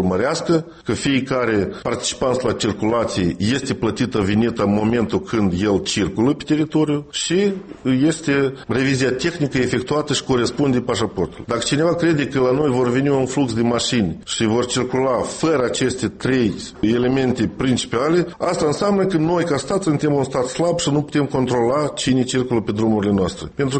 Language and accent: Romanian; Moldova; noi, ca moldoveni